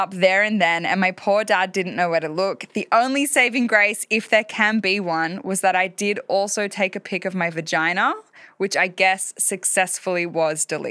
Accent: Australia; I'm Australian.

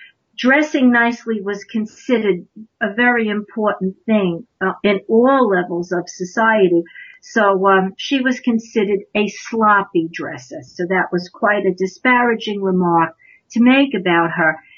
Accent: New York, United States; I'm from New York, so I say aunt, not aunt.

